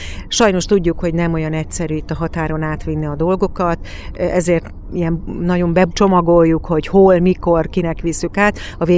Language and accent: Hungarian; Debrecen, Hajdú-Bihar, Hungary; nekem szívügyem a vidék, hiszen én jó magam is debreceni lány vagyok.